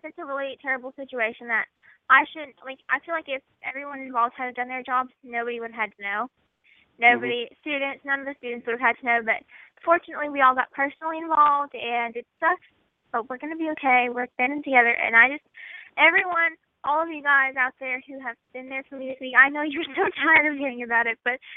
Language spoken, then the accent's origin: English; Cincinnati, Ohio, United States; You guys know I'm from the city. I'm from Cincy. I moved to a really small town where everybody knows everything.